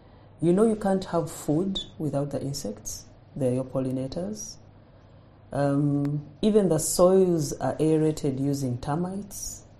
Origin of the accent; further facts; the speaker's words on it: Uganda; I am a conservation biologist, born and bred in Uganda, educated in Uganda.